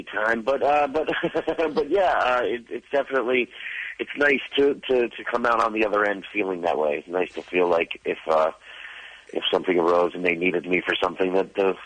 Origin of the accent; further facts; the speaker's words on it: New York, United States; now in Los Angeles, United States; I grew up in New York my whole life. I've never lived anywhere else.